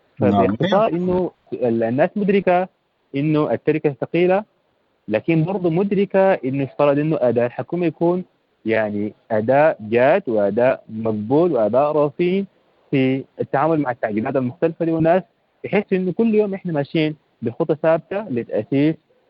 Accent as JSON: {"language": "Arabic", "country": "Sudan", "said": "نتفق أول إحنا كسودانيين كيف يدار السودان؟"}